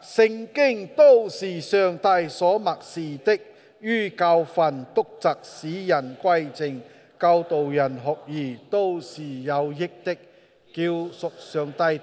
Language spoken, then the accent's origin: Cantonese; Singapore; Cantonese is a second language; 咁我不是香港人来的，我是新加坡人， … 。咁我尽力用广东话讲下。